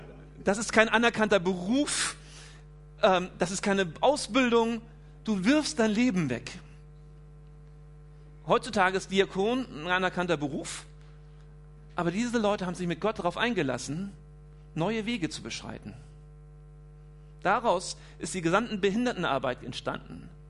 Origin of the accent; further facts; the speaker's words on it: Schleswig-Holstein, Germany; born there; Bei mir zu Hause, wo ich geboren bin, Olmück-Holstein, sind drei Gutshöfe weiter